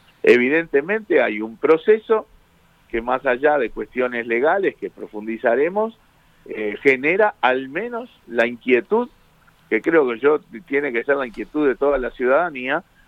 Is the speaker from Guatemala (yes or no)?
no; Uruguay; desde nuestra perspectiva como oposición, pero también como ciudadanos uruguayos